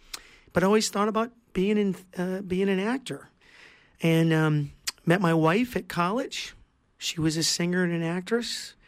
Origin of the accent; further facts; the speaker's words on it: South Dakota, United States; I born and raised in South Dakota.